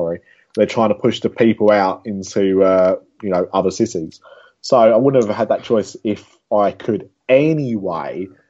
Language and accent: English; London, United Kingdom; Yeah, so I'm Cockney born.